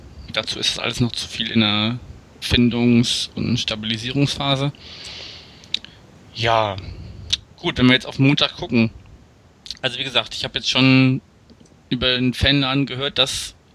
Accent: Berlin, Germany; Also, ich bin selber auch Berliner, ich bin gar kein Hamburger.

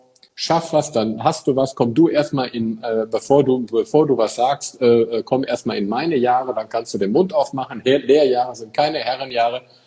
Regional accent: Eichelborn, North Rhine-Westphalia, Germany

